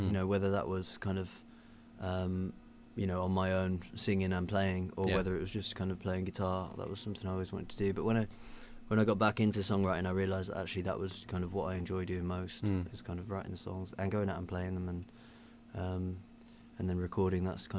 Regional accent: Blackpool, North West England, United Kingdom; also born or lived in Leeds / London; now in Cambridge, United Kingdom; I was here till I was four, then I moved to Blackpool. I lived there as well as kind of going to uni in Leeds and London. Then back to Blackpool, and then I've been in Cambridge for 2 years.

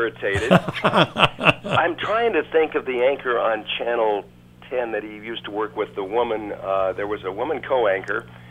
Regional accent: Boulder, Colorado, United States; I grew up in Colorado and went to University of Colorado, Boulder High School, and grew up in Boulder and had a great life there.

